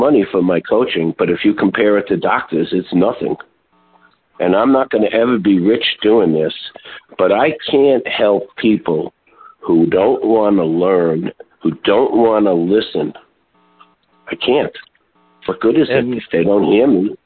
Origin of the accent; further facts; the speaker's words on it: New York, United States; I'm from New York.